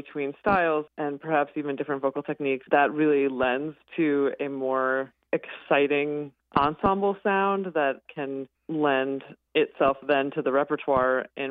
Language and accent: English; South Dakota, United States; I'm originally from South Dakota, and I found myself at Luther College in Iowa